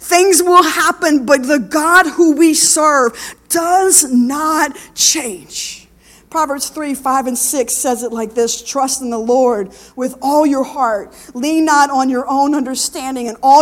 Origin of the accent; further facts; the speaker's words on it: Louisiana, United States; Now you all are from South Louisiana. I mean, I'm from South Louisiana. Most of us are from South Louisiana. We don't have rocks. We have mud.